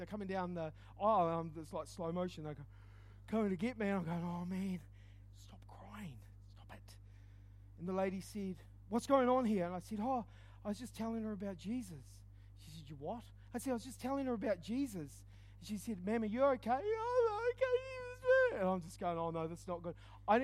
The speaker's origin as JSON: {"language": "English", "town": "Christchurch", "region": "Canterbury", "country": "New Zealand", "said": "I'm from Christchurch."}